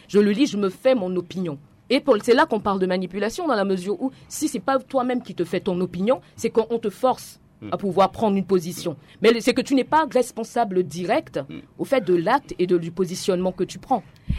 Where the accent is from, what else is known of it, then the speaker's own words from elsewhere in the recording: Central African Republic; en tant que centrafricaine